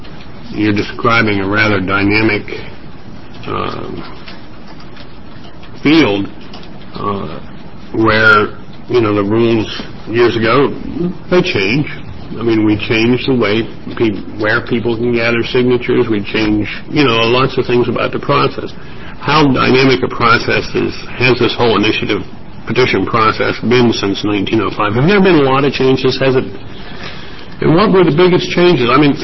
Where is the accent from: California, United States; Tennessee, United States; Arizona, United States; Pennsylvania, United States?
Pennsylvania, United States; moved away as an adult; now in Oregon, United States; I grew up in Pennsylvania. Now, I've been in Oregon probably at least nine-tenths of Senator Atkinson's life, if not more.